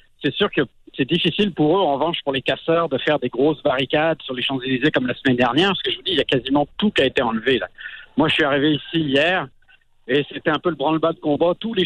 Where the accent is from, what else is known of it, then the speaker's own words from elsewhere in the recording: France; born there; moi je suis né en France